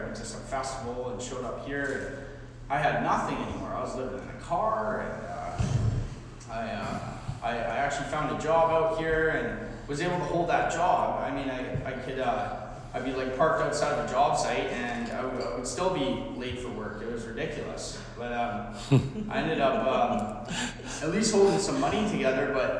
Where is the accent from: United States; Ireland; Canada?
Canada; Calgary, Alberta; also born or lived in Okotoks; I came from Calgary. And then I moved to Okotoks, this little small town, and then high school, which is this close-knit town